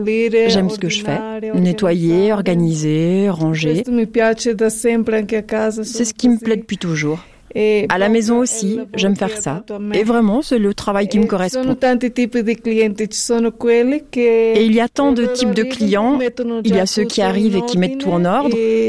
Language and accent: French; Portugal; now in Switzerland; je viens du Portugal, je suis déjà là depuis 1995, mais pas seulement ici au Valdaos. J'ai été 2 années à Saint-Moritz, puis 2 ans à Maloya.